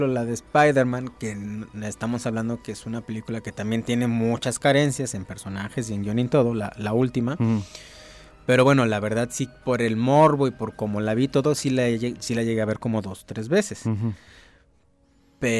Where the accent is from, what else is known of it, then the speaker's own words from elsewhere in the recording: Mexico; Nosotros somos mexicanos y lo podemos decir, sí lo podemos hacer, ¿no?